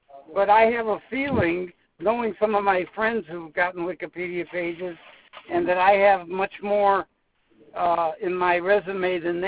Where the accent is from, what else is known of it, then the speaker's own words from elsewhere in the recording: Cleveland, Ohio, United States; I'm from Cleveland, Ohio.